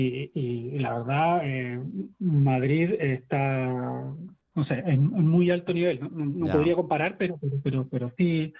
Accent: Chile; yo soy chileno

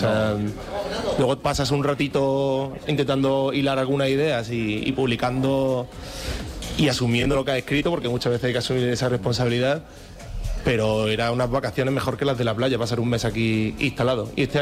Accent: Córdoba, Andalusia, Spain; now in Madrid, Spain; De Córdoba, sí, pote.

